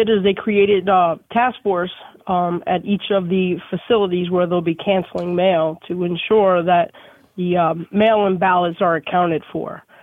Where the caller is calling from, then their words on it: Harrisburg, Pennsylvania, United States; I'm actually calling from Harrisburg, Pennsylvania.